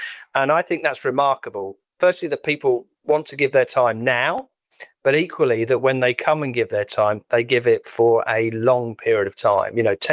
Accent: East Midlands, United Kingdom; when I was a bit of a troublesome young person growing up in Northamptonshire

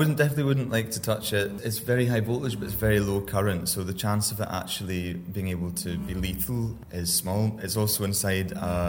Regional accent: Glasgow, Scotland, United Kingdom; I'm from Glasgow

